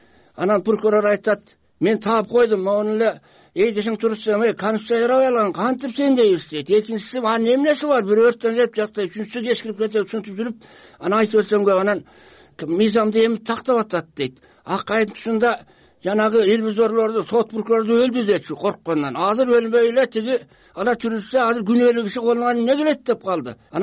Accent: Toguz-Toro, Jalal-Abad Region, Kyrgyzstan; Мен Тогуз Тородон келгем. … Тогуз Тородо Сарыбулуң айыл өкмөтүндө жашайм.

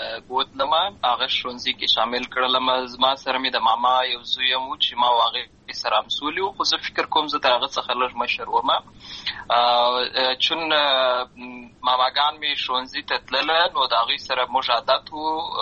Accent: Lashkar Gah, Helmand, Afghanistan; also born or lived in Uruzgan; زه په اصل کې د اروزګان ولایت یم، اما زه په هلمند ولایت لښکرګاه کې پیدا سوی یم، همالته لوی سوی یم، همالته مې ښوونځی لوستی ده، همالته مې ټول ژوند مې له هماغه ځای څخه پیل سوی دی، خو په اصل کې زه د اروزګان ولایت څخه.

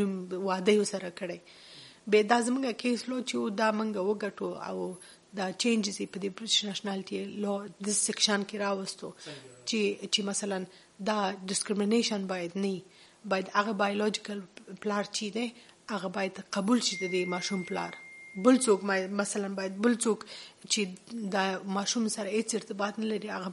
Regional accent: Afghanistan; زه افغان یم مسلمان یم

